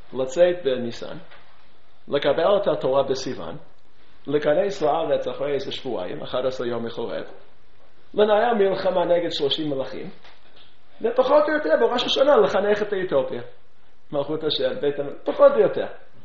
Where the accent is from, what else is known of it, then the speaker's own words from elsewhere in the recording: United States; accent: American; Hebrew is a second language; לפי המבטא שלי אני אמריקאי, נכון? אני בא מאומה, לדעתי יחסית חכמה.